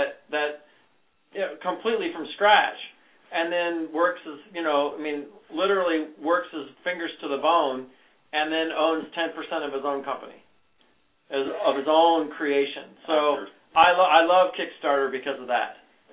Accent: Iowa, United States; Yeah, I grew up in Iowa.

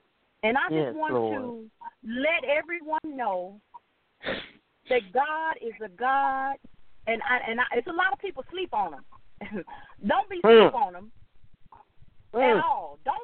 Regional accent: Troy, Illinois, United States; I'm from Troy, Illinois

